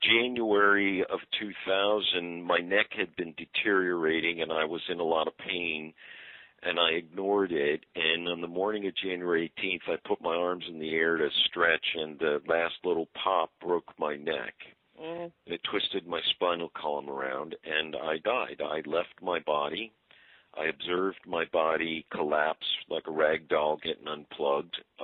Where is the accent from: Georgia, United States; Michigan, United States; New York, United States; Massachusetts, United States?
New York, United States; Huntington; I grew up on Long Island, Huntington, and I started life as a fireman, a volunteer fireman.